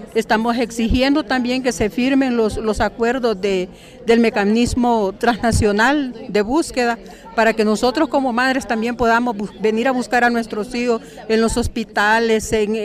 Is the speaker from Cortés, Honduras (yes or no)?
yes; Puerto Cortés, Cortés, Honduras; vengo de Puerto Cortés, Honduras.